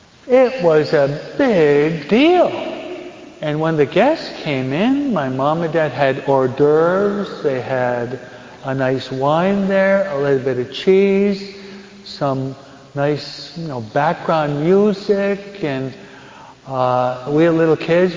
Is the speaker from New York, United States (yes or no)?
yes; New York, United States; also born or lived in New Jersey; I was brought up in New York and New Jersey with what is called, maybe you Californians don't know what this is, but I'll explain the terminology.